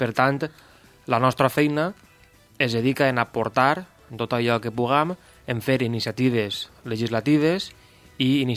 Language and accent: Catalan; Tavernes de la Valldigna, Valencian Community, Spain; soc alcalde del meu poble, soc alcalde de Tavernes de la Valldigna.